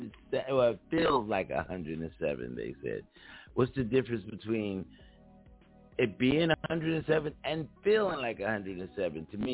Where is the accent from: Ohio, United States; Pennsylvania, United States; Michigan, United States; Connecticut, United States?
Pennsylvania, United States; Philadelphia; Joey is from New York and I'm from Philly, so we kind of had a real cool bond